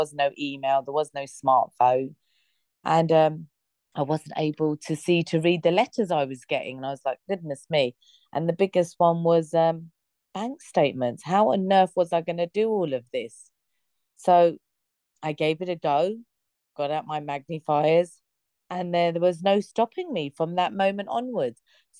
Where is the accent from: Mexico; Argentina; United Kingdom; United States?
United Kingdom; I'm originally a British Bangladeshi. I was born here, but my family, mum, dad are from Bangladesh.